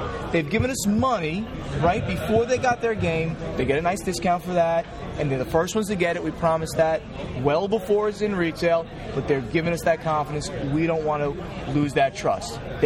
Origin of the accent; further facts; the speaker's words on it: United Kingdom; accent: British; You'd be like making fun of my British accent.